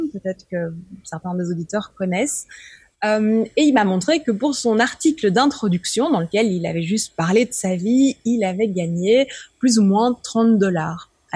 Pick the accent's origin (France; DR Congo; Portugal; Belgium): Belgium; Brussels, Brussels-Capital Region; j'ai 30 ans, un peu plus vieille que 30 ans, mais je dirais pas tout. Je suis bruxelloise